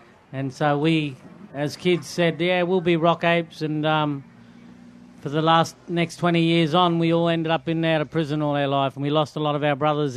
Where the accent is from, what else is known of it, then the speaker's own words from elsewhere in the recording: Brisbane, Queensland, Australia; And when I grew up in Brisbane, it was all about sharing and caring, and we all looked after each other in this park as brothers and sisters.